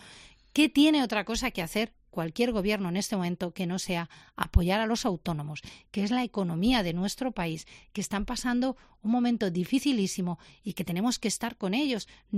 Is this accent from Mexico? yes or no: no; Castilla-La Mancha, Spain; pero en mi tierra me comprenderán que me duele más a lo que están viviendo de nuevo en el Hospital de Ciudad Real